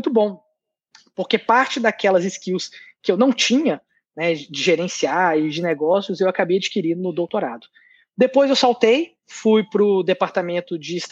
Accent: Brazil; Não, eu sou brasileiro, eu não fiz um doutorado fora, meu inglês é muito ruim, o que a gente produz aqui não tem qualidade suficiente.

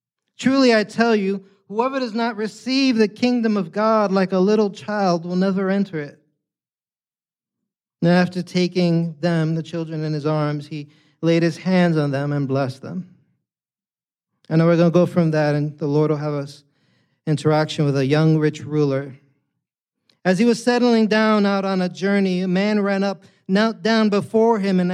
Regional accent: Bronx, New York, United States; now in California, United States; When I came out here, if you're not familiar, I'm a kid from the Bronx

